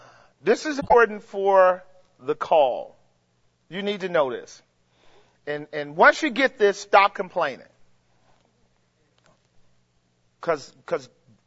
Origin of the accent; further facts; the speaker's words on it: California, United States; I lose meetings because I'm from California.